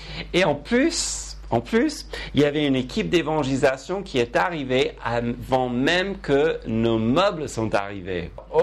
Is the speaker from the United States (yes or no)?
yes; United States; now in Paris, France; quand nous avons déménagé ici à Paris, et quand on a vu Paris pour la première fois, surtout en tant qu'Américain